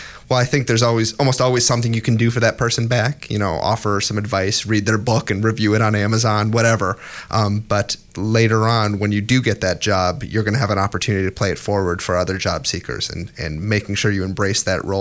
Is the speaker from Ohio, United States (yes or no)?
yes; Cleveland, Ohio, United States; Well, you know, I'm from Cleveland, so I'm not even going to try to claim that the Browns are a great football team.